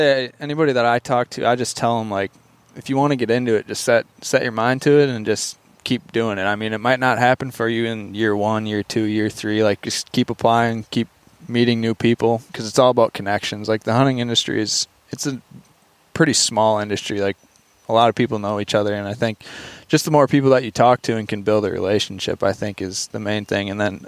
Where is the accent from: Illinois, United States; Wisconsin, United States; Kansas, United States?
Wisconsin, United States; Plymouth; so I grew up in eastern Wisconsin, right by Sheboygan. I'm from Plymouth. It's a town of like 8,000 people.